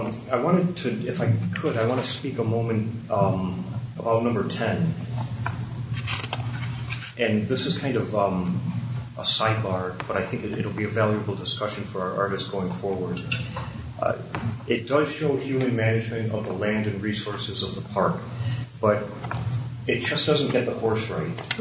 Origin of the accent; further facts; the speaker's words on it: New York, United States; I grew up around horses in New York, so...